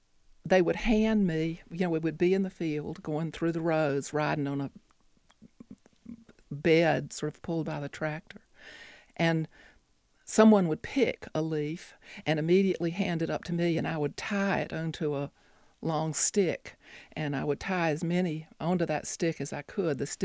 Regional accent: Smithfield, North Carolina, United States; Yes, I grew up in Smithfield.

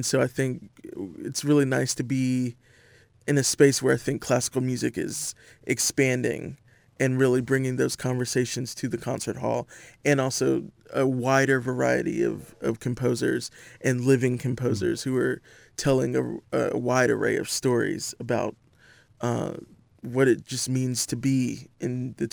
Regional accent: the South, United States; a Black American woman in the South in particular, which I think is an experience that's often overlooked, you know, talking about what it means to be from the South.

